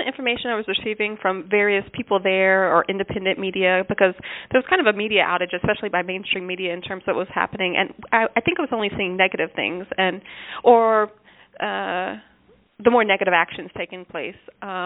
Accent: Tennessee, United States; Identify as Lumbee American. I'm from Tennessee, but my people are from North Carolina.

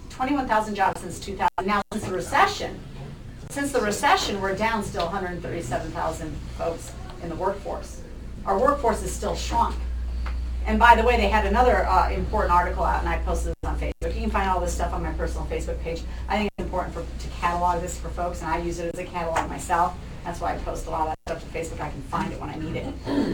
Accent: Vermillion, South Dakota, United States; I grew up in South Dakota, a small town called Vermilion, population 5,000 when I was there. Maybe it's 10,000 now. Home of the University of South Dakota, and you know, it's a farming community.

